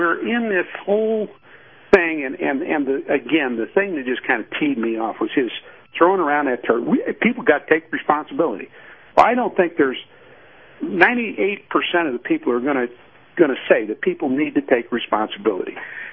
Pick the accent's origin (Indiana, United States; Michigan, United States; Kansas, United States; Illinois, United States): Illinois, United States; Chicago; now in New Mexico, United States; when I was growing up in Chicago in the 50s and 60s, the loan sharks didn't get as much as the credit card companies.